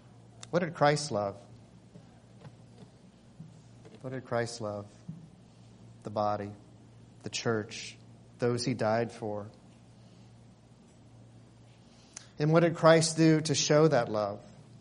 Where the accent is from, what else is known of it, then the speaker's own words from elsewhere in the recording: the South, United States; I grew up in the South, and you could either be naked in the South, or you could be naked.